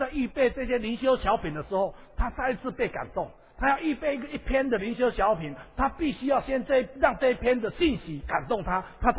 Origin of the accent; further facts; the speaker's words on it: Taiwan; 我们台湾人常常会把这个服侍哦当成是压力